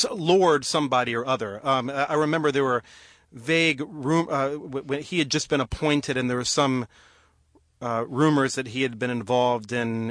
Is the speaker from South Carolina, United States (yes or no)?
yes; South Carolina, United States; now in England; when she found out I was from South Carolina